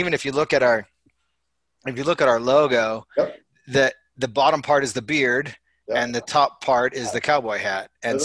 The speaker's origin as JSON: {"language": "English", "town": "Calgary", "region": "Alberta", "country": "Canada", "said": "I'm from Cowtown. The Stampede is our thing."}